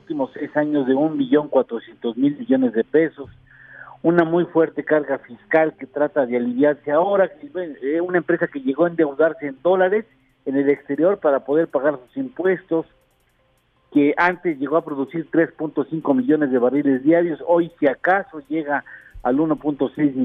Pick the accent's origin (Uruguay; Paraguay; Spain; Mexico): Mexico; Han de pensar que somos tontos los mexicanos.